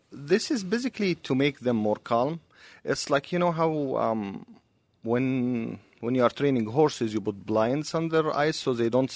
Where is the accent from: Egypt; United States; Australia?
Egypt; Well, I was born and raised in Egypt